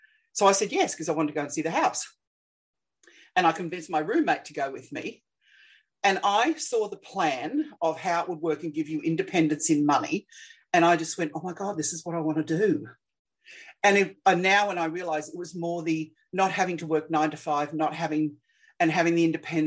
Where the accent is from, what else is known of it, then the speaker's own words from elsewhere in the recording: Australia; I was teaching in Australia. I'm Australian, obviously.